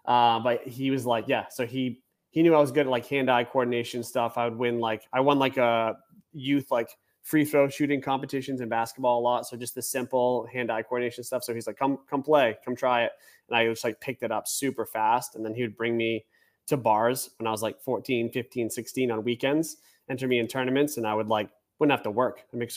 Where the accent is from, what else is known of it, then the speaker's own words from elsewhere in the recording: Maine, United States; Maine, all the way up in the northeast.